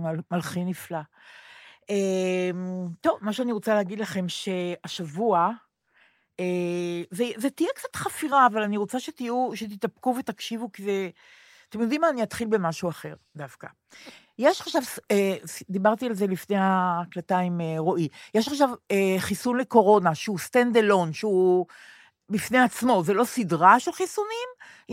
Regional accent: Rehovot, Central District, Israel; ואני גדלתי ברחובות, זה עושה לי טוב פריחה של הדרים.

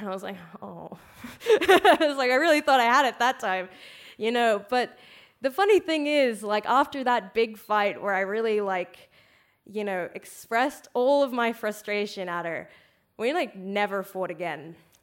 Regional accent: Australia; I'm going to clarify this quickly. I'm from Australia.

